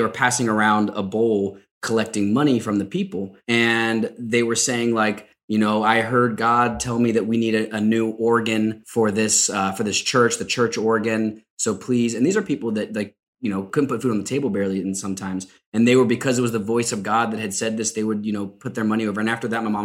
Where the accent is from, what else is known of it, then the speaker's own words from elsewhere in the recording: Kentucky, United States; You know, I remember being born and raised in Kentucky. It's obviously a very religious place in many parts.